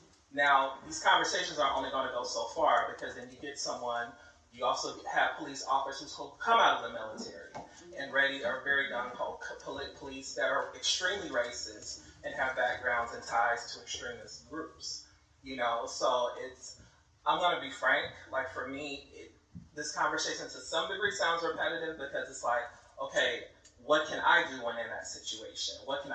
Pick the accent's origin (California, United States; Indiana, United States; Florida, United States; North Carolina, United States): California, United States; Oakland; someone growing up in Oakland who's had police come in my house, been in handcuffs, stopped and questioned